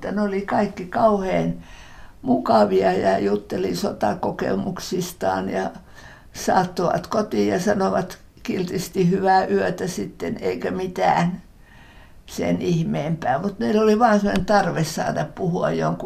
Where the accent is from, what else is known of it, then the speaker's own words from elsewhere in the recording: Helsinki, Uusimaa, Finland; mäkin olen syntynyt Helsingissä ja syntyperäinen helsinkiläinen, niin kyllähän mä kotiin osasin. Mä asuttiin Eerikin kadulla silloin.